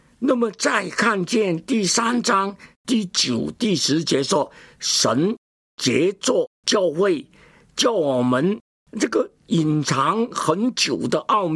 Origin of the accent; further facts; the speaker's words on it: China; 就是外邦人，你跟我都是外邦人呢，你是中国人，我也是中国人，